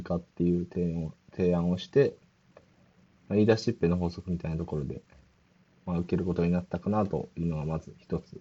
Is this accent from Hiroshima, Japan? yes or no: yes; Hiroshima, Japan; 昨年から、まあ、地元の広島に引っ越すっていうのを決めていたので